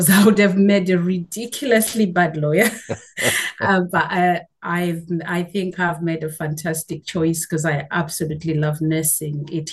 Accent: Zimbabwe; now in United Kingdom; I came from Zimbabwe.

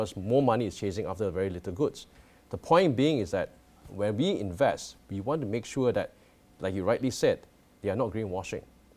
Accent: Malaysia; I'm Malaysian

